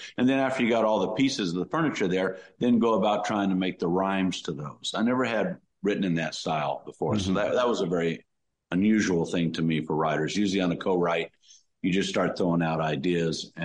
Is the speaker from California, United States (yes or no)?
yes; Los Angeles, California, United States; now in Nashville, United States; growing up in Los Angeles, obviously, for me, you know, I'm a baby boomer